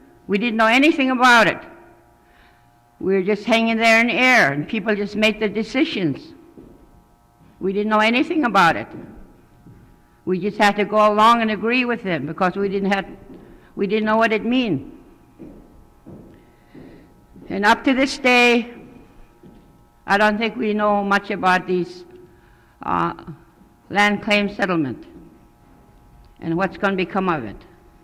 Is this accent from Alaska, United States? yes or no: yes; Tetlin, Alaska, United States; I'm from Tetlin.